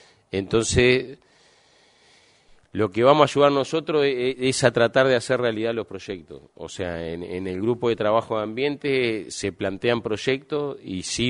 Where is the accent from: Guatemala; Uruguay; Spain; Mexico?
Uruguay; y no entendemos todavía como uruguayos que juntos, independientemente de lo que vote cada uno y del cuadro de fútbol que sea cada uno, juntos vamos a poder lograr muchísimas más cosas